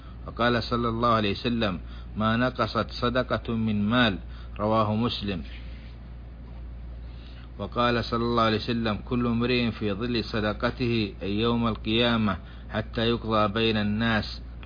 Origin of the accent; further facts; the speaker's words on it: Saudi Arabia; بلادنا السعودية